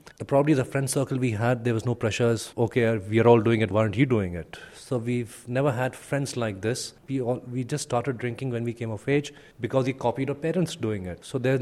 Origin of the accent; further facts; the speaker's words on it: Pune, Maharashtra, India; also born or lived in Mumbai; We grew up in a place called Pune and Bombay, which culturally is very progressive compared to all the other small towns or probably even the big towns which are up north